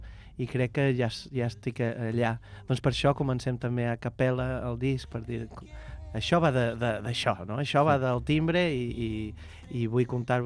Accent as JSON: {"language": "Catalan", "region": "Balearic Islands", "country": "Spain", "accent": "mix of Portuguese, Mallorcan and Catalan", "said": "he estudiat aquí, he fet l'escola de jazz aquí, però l'accent mallorquí no m'ha sortit mai, doncs és una mica de portuguès, un mallorquí, català, és raro, però bueno, és el meu accent."}